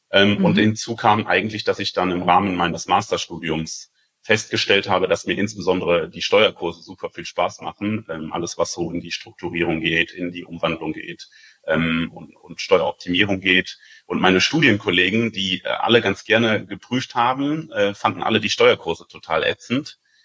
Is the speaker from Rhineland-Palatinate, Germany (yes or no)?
yes; Koblenz, Rhineland-Palatinate, Germany; Ich komme ursprünglich aus Koblenz